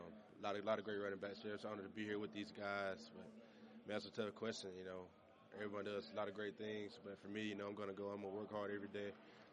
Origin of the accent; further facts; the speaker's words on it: Georgia, United States; Yeah, man, we're both from Georgia and both cousins, but for the most part, he was in Atlanta and I was in my hometown.